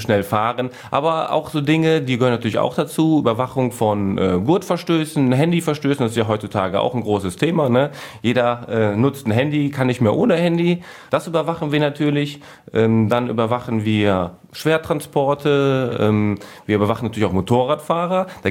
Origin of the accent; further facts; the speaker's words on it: North Rhine-Westphalia, Germany; Ich komme ja aus dem Rheinisch-Bergischen Kreis, versehe ja auch da Dienst